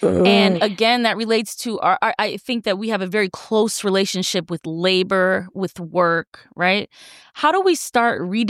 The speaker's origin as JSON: {"language": "English", "region": "Florida", "country": "United States", "said": "Oh, shout out to I'm from Florida, too."}